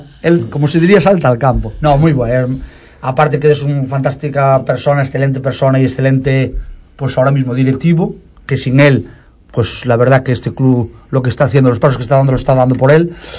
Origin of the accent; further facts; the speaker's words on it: Oleiros, Galicia, Spain; De Oleiros, de Santa Cruz.